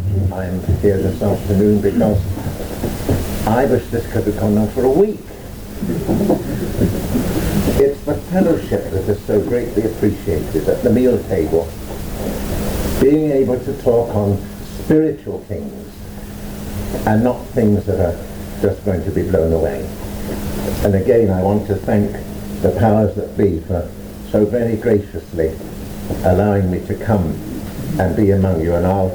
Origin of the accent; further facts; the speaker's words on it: England, United Kingdom; now in Ireland; I'm an Englishman, I'm a Jew